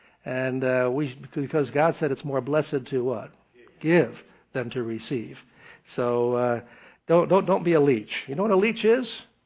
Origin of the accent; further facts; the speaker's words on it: Tennessee, United States; she said, I'm from Tennessee, which I am also